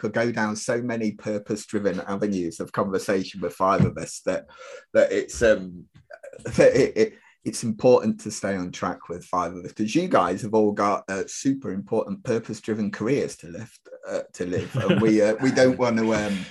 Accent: Nottingham, East Midlands, United Kingdom; Yeah. I'm from Nottingham

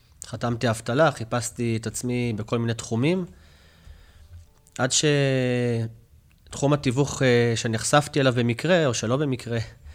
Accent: Jerusalem, Jerusalem District, Israel; now in Ramat Gan, Israel; אני ירושלמי במקור, כמוך, כיום כבר ברמת גן.

